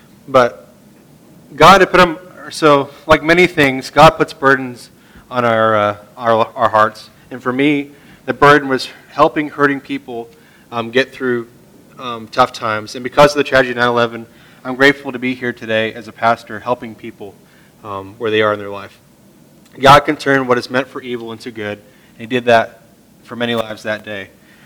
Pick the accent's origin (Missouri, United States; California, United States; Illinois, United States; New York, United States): New York, United States; now in Pennsylvania, United States; Growing up in New York, I'm not too far from here, about 4.5 hours.